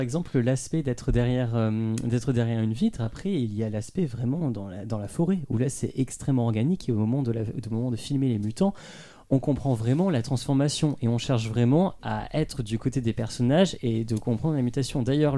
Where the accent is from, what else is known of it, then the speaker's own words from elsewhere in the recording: Nouvelle-Aquitaine, France; moi je viens du coin des Landes, genre font très couleur locale